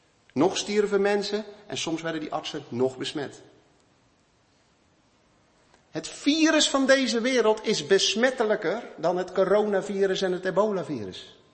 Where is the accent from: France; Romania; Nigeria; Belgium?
Romania; Dutch is a second language; now in Netherlands; Het is moeilijk, meneer, huis vinden hier. Ja, tuurlijk. Nederlanders zien je aankomen als Roemeen om een huis te huren.